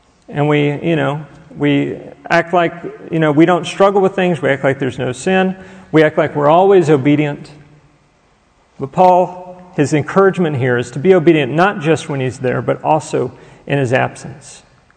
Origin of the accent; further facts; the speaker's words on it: United States; automatically my eyes, because I'm an American, I read this from an individualistic mindset, right?